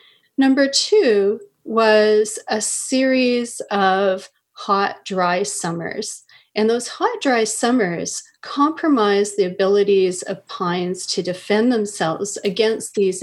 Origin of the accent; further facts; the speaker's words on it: Prince George, British Columbia, Canada; I was born and raised in Prince George. I still have family there.